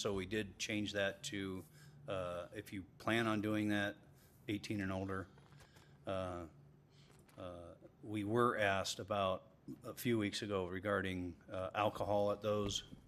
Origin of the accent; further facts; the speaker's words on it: Los Angeles, California, United States; I come from Los Angeles, where there's nothing but high-rise buildings everywhere